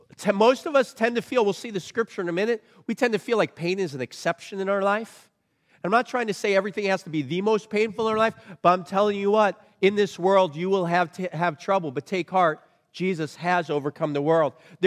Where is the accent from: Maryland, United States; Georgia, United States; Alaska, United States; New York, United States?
New York, United States; Long Island; I grew up in Long Island, New York, or as my people like to say it, Long Island, New York. Okay, that's where I grew up.